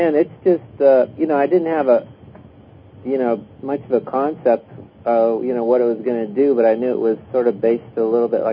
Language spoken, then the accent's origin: English; Florida, United States; I'm from Florida, and I was calling in because earlier you were talking about the nuclear receptors.